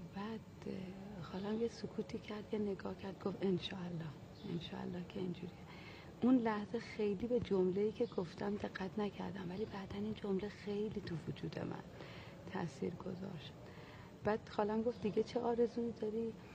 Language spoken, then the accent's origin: Persian; Tehran, Tehran Province, Iran; دو تا فرزند کودکیمون که توی تهران بودیم، ما تو اوج بمبارون و ترور منافقین و این جریانات بودیم، چون محله ما یه محله تقریبا مذهبی نشین بود،